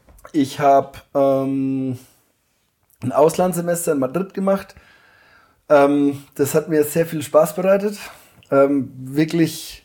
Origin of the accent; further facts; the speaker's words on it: Bavaria, Germany; Ja, Fasching. Bei uns in Wagelshaus ist das das größte Thema.